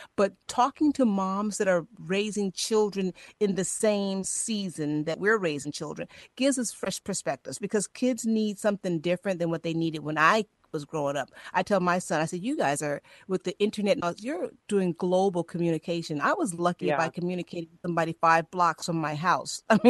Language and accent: English; Chicago, Illinois, United States; now in Maryland, United States; I'm from Chicago and I live in Maryland now.